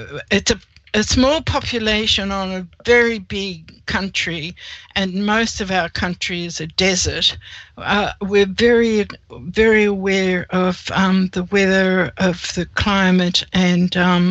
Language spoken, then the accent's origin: English; Melbourne, Victoria, Australia; born there; But yes, I was born in Melbourne, and that's where I am now, feeling quite at home in Melbourne.